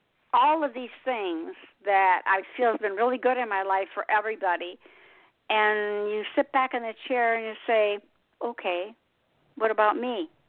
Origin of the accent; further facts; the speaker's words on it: Detroit, Michigan, United States; And I came from Detroit. You've probably heard about Detroit and all the horrors there.